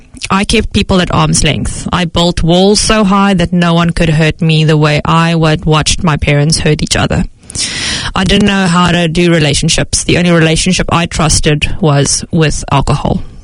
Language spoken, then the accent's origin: English; Cape Town, Western Cape, South Africa; born there; I was born in Cape Town, South Africa, into a family that looked good from the outside, but was a bit chaotic on the inside.